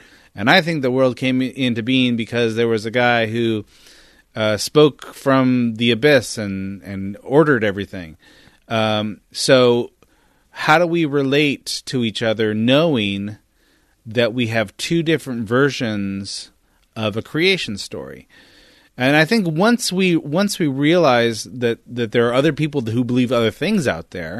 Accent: California, United States; I grew up in Northern California, so I knew a few of these folks that would consider themselves pagans

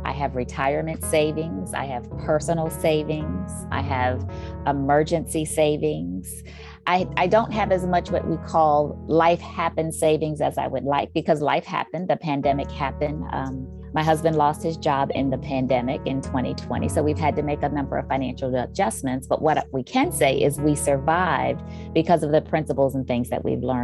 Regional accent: Maryland, United States; I was raised in Southern Maryland in a two-income home, mother and father, both college educated.

